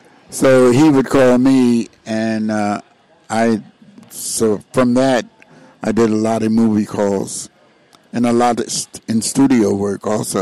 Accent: Wilmington, Delaware, United States; also born or lived in Camden; I'm from Wilmington, Delaware. And, of course, I was living in Camden, where I was born.

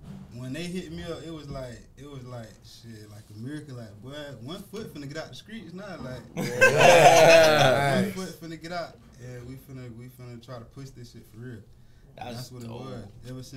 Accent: Tallahassee, Florida, United States; I'm from Tallahassee.

